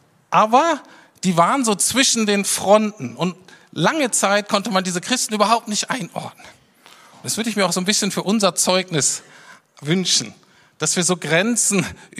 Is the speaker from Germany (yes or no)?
yes; Berlin, Germany; als Berliner